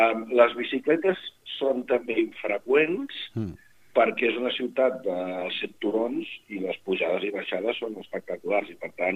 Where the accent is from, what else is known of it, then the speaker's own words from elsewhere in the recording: Catalonia, Spain; Moltíssima gent a la que ens identifiquen com a tals, com espanyols, tot i que nosaltres sempre diem primer que som catalans.